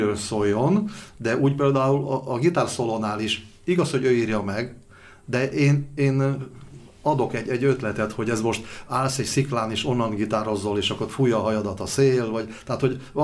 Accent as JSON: {"language": "Hungarian", "region": "Zakarpattia Oblast", "country": "Ukraine", "said": "tehát én kárpátaljai származású vagyok"}